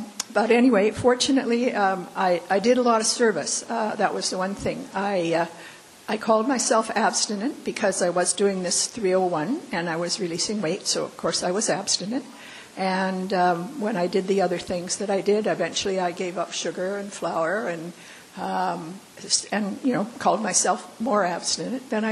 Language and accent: English; Vancouver, British Columbia, Canada; I'm a recovered compulsive overeater and food addict, and I'm from Vancouver, Canada, not Vancouver, Washington. So you'll hear my Canuckisms from time to time